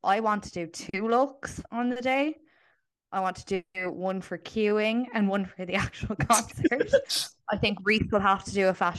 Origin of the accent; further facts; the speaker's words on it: Canada; born there; I was born in Canada